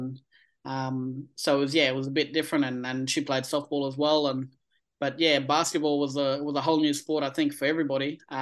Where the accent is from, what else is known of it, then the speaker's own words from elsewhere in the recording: Darwin, Northern Territory, Australia; so I was born with my disability and, you know, I grew up here in Darwin playing a lot of different sports